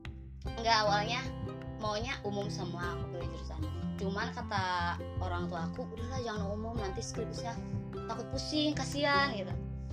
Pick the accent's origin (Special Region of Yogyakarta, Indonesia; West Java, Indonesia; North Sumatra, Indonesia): West Java, Indonesia; accent: Sundanese; Aduh aku ini nadanya Sunda, soalnya aku Sunda tulen banget ya.